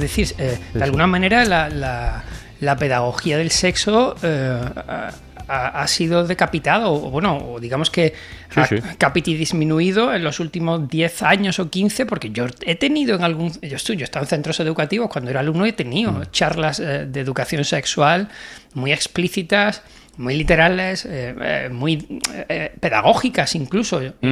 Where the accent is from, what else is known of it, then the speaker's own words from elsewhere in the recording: Seville, Andalusia, Spain; En mi tierra.